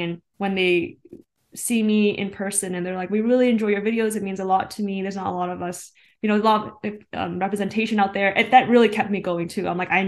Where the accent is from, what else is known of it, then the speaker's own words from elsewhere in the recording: Canada; For me as well, like being Asian Canadian, like I felt like I needed to show that we have a voice being Asian